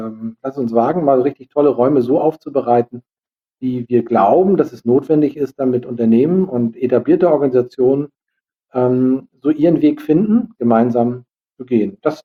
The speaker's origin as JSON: {"language": "German", "town": "Lübeck", "region": "Schleswig-Holstein", "country": "Germany", "said": "Wir kommen ja aus Lübeck."}